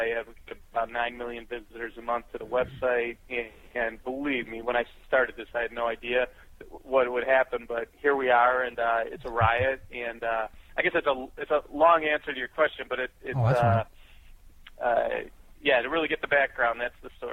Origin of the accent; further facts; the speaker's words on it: Chicago, Illinois, United States; I just happened to be standing next to a guy that had a radio show in my hometown of Chicago